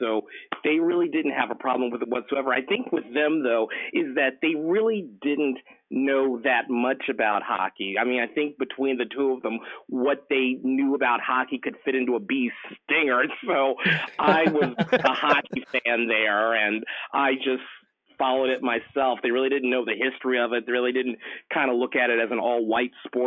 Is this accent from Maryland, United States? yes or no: yes; Landover, Maryland, United States; I grew up in Landover, Maryland, right around the corner from the old Capitol Center.